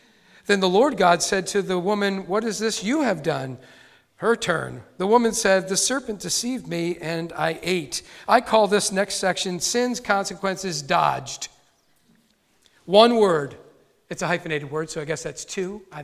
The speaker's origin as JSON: {"language": "English", "country": "Ireland", "said": "I'm Irish, so I have a temper."}